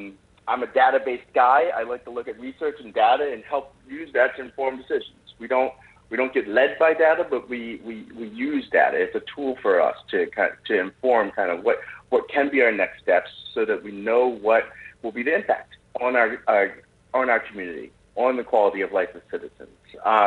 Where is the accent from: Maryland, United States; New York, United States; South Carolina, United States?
Maryland, United States; Mount Airy; Well, I was born and bred in Mount Airy. My dad and mother moved up here back in the 80s from Baltimore in order to kind of grow a family. And so I was born here mid 80s.